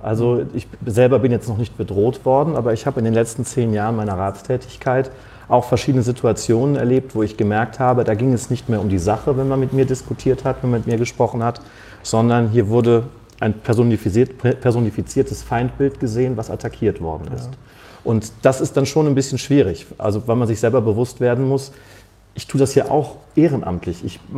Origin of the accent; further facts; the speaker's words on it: Bergisch Gladbach, North Rhine-Westphalia, Germany; Bin seit meinem 7. Lebensjahr hier. Das ist meine Heimat. Bergisch Gladbach ist meine Heimatstadt.